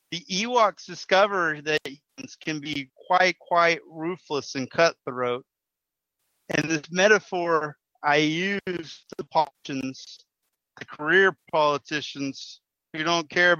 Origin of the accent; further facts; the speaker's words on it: the South, United States; when I say Southerners, I'm a Southerner myself.